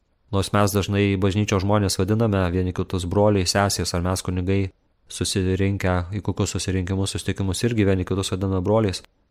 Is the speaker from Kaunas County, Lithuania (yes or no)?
yes; Aukštoji Panemunė, Kaunas County, Lithuania; tais laikais, vietinės laikais, aš užaugau aukštosios Panemunės parapijoje